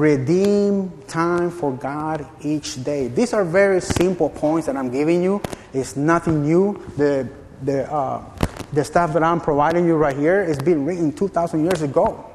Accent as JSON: {"language": "English", "region": "Arkansas", "country": "United States", "said": "I'm not used to this. I'm from Arkansas. We're a smaller town. Traffic is more laid back."}